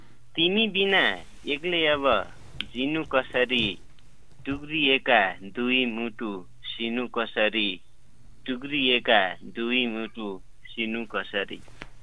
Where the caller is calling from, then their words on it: Sudurpashchim Province, Nepal; यतिखेर तुर्मखात गाउँपालिकादेखि